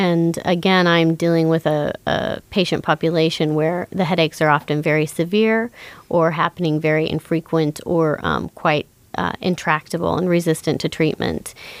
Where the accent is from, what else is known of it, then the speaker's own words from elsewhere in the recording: Anchorage, Alaska, United States; I was actually born and raised here, so I grew up in Anchorage and left for all my medical training.